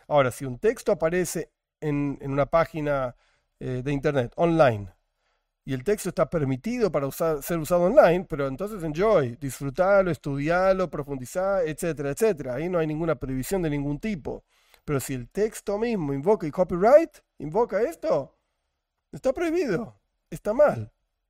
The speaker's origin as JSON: {"language": "Spanish", "country": "Argentina", "said": "en este caso yo soy argentino"}